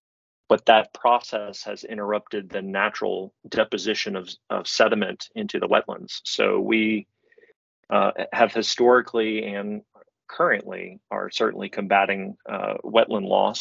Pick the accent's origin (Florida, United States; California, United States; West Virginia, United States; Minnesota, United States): Florida, United States; Jacksonville; But I grew up in Jacksonville, Florida, went to do my undergrad at Georgia Tech